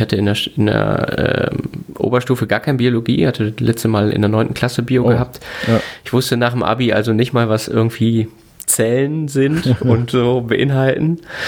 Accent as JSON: {"language": "German", "region": "North Rhine-Westphalia", "country": "Germany", "said": "Ich komme also aus Westfalen oder aus dem Münsterland ursprünglich."}